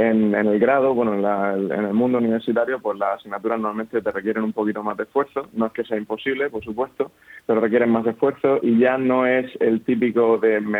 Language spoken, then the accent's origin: Spanish; Spain; sí, somos 4 españoles